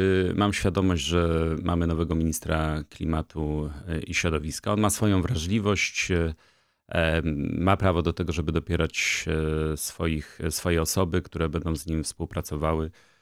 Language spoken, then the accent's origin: Polish; Wrocław, Lower Silesian Voivodeship, Poland; Przede wszystkim jestem urodzonym wrocławianinem. Znam miasto w tym mieście od lat raz, że się wychowywałem.